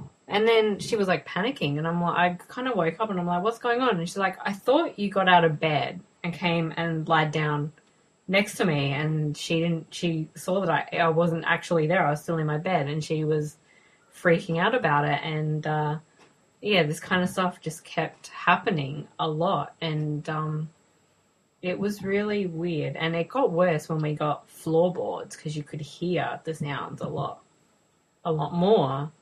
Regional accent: Adelaide, South Australia, Australia; now in Melbourne, Australia; speaking about Adelaide where I'm from

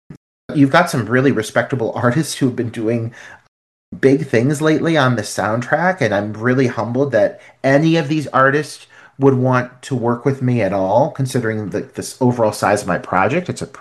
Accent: Cleveland, Ohio, United States; but I grew up in Cleveland and there's different scenes here.

